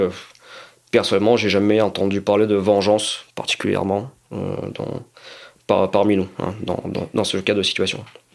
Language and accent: French; France; moi, en tant que Français d'origine ukrainienne